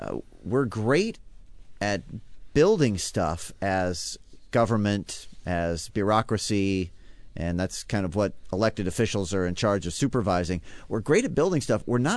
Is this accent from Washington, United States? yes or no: yes; University Place, Washington, United States; Down in Pierce County in Spanaway, close to where I grew up in University Place.